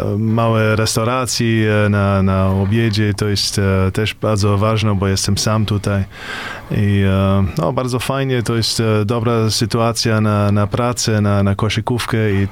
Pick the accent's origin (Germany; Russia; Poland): Germany; first language German; Polish is a second language; jestem Niemcem i to jest moim pierwszym językiem i to bardzo trudno dla mnie